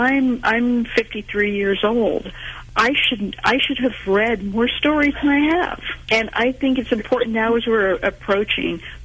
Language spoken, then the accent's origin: English; Illinois, United States; Well, I grew up in Southern Illinois, a small little, you know, dust spot on the map.